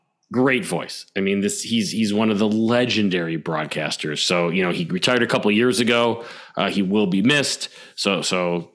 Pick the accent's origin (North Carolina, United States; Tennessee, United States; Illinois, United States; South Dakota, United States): Illinois, United States; Chicago; You know, in Chicago, I wasn't able to. I knew of Bob Cole, but I really didn't get to hear him until the internet